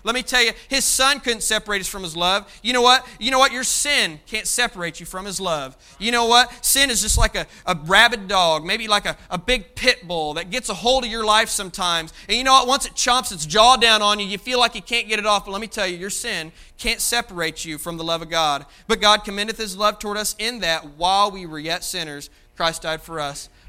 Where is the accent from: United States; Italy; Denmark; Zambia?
United States; Dugger, Indiana; I'm from Duggar. Give me a break.